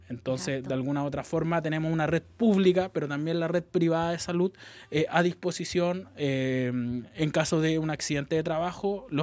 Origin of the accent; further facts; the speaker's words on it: Valparaíso, Chile; Yo soy nacido y criado en Valparaíso, nacido y criado en los cerros de la ciudad